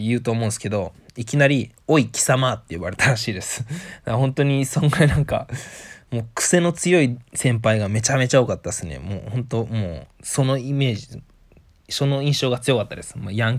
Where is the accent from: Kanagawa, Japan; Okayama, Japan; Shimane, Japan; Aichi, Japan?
Kanagawa, Japan; also born or lived in Fukui; 地元は神奈川なんで都会には慣れてるんですが、なんせ福井に5年間もいたので